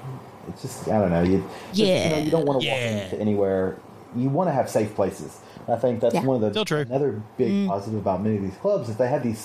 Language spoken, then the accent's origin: English; the South, United States; I am from the South, and we don't put collars on many things that aren't dogs.